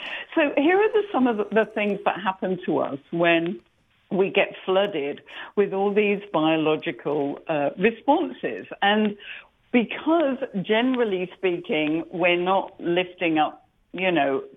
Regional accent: England, United Kingdom; When I was growing up in England on the farm, you know, the farmhouse

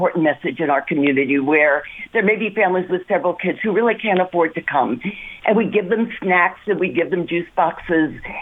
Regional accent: New York City, New York, United States; I remember growing up in New York City. Places like the Bitter End and the Village Vanguard

